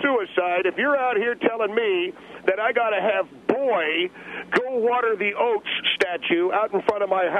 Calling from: Arcadia, California, United States; I'm calling from Arcadia

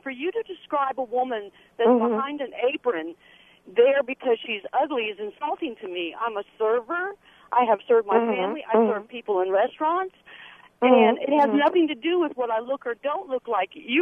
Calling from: Nashville, Tennessee, United States

